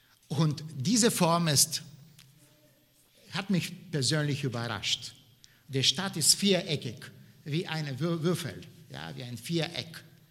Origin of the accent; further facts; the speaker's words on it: Bulgaria; In meiner Heimat, in Bulgarien, waren wir als die Sabbathalter bekannt.